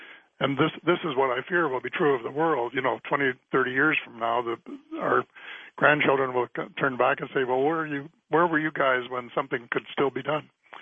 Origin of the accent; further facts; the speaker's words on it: Waterford, Ontario, Canada; born there; I was born in Waterford, Ontario, about 90 miles west of Toronto